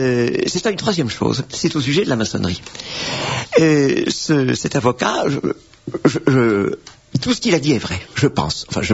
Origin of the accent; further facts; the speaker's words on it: France; Eh bien, je me promenais très facilement. En tant que Français, il n'y a pas de problème.